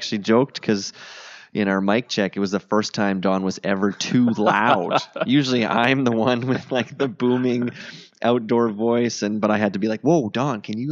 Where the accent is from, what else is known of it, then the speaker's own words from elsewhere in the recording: Ottawa, Ontario, Canada; I remember this growing up in Ottawa.